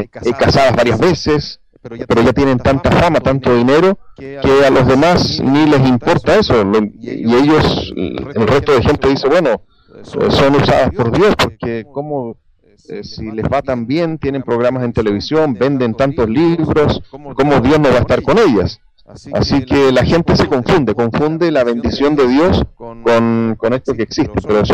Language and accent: Spanish; Chile; moved away; yo también soy chileno, aunque vivo fuera de Chile ahora